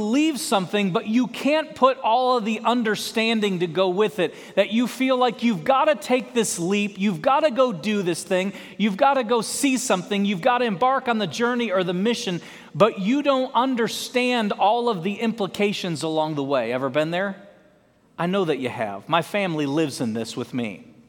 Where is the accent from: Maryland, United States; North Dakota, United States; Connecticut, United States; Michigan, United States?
Michigan, United States; I grew up in Michigan, so the snow does not bother me at all.